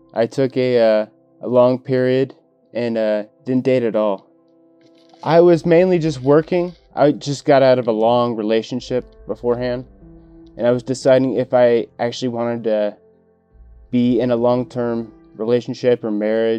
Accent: Simi Valley, California, United States; I am 29 years old. I grew up most of my life in Simi Valley.

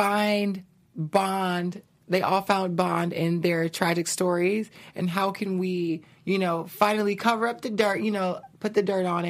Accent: the South, United States; growing up in the South in a religious background and, you know, upbringing, therapy really didn't exist.

